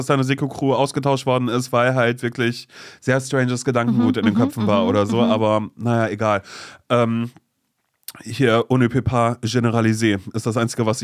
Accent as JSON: {"language": "German", "region": "Mecklenburg-Vorpommern", "country": "Germany", "tie": "born or raised there", "moved": "yes", "said": "warum bist du aus MacPom weg und bla, so, weil da ging es auch darum, so, ne, wo ich groß geworden bin"}